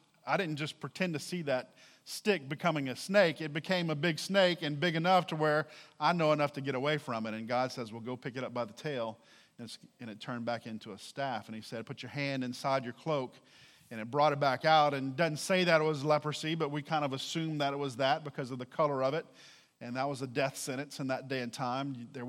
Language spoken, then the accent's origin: English; New Iberia, Louisiana, United States; Now, I'm from South Louisiana. I'm from New Iberia. The Bayou Teche was, you know, 150 yards from my house, so I grew up playing there, all that kind of stuff.